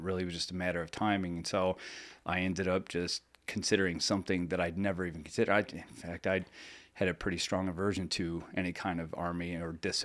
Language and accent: English; Syracuse, New York, United States; Yeah, born and raised in Syracuse, New York. And, you know, I lived there for the first 22 years of my life.